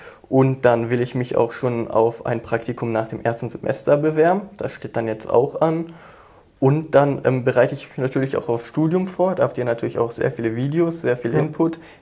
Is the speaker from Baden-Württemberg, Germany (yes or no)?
no; North Rhine-Westphalia, Germany; now in Frankfurt, Germany; Ich komme aus der Nähe von Köln, habe mich halt dann eher in diesem Umfeld beworben